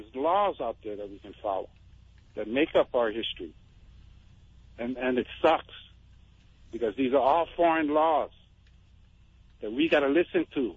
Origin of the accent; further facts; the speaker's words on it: Hawaii, United States; I'm getting recognized as a Hawaiian national and a Kanaka Maoli.